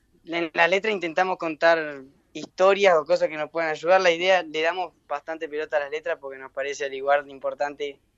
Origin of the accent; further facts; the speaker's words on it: Gualeguaychú, Entre Ríos, Argentina; somos todos chicos de Gualeguaychú, por más que cuatro estamos viviendo, somos seis, cuatro estamos en Buenos Aires y dos están acá.